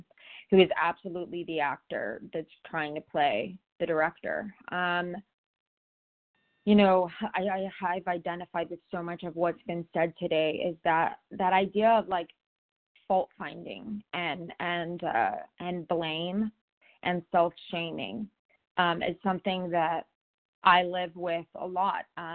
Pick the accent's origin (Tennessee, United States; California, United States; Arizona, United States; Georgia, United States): California, United States; I'm from Southern California